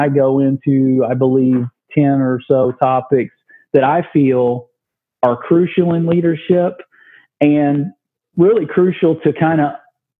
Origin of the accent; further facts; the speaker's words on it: Oklahoma, United States; So I grew up in Oklahoma, and I was an only child.